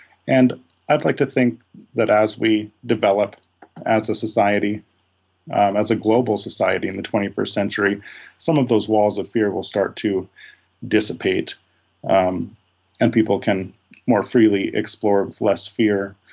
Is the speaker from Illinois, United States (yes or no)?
no; Missoula, Montana, United States; I was born and raised here in Missoula, Montana.